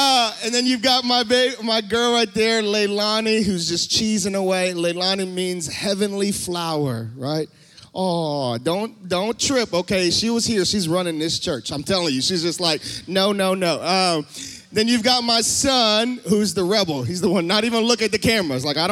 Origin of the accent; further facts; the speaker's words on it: Hawaii, United States; now in San Antonio, United States; I'm originally from Hawaii and right now currently in San Antonio, Texas.